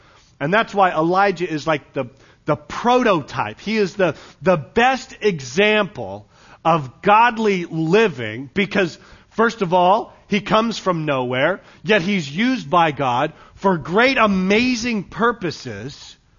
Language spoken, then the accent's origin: English; Vacaville, California, United States; also born or lived in El Paso; from Vacaville. Well, I was born in El Paso, but I grew up in Vacaville. Where's Vacaville?